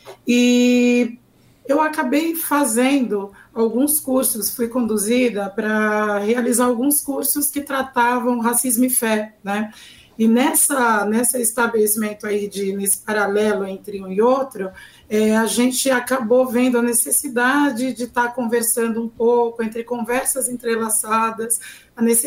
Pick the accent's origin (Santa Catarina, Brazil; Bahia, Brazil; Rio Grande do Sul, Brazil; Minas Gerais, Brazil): Bahia, Brazil; Eu sou uma mulher, sou baiana, sou matemática, sou engenheira eletrônica, sou uma filha amada de Deus, né?